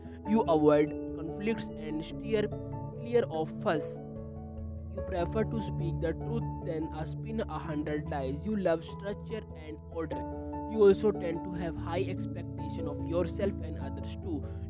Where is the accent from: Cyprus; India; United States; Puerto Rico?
India; English is a second language; By the way … I am from India.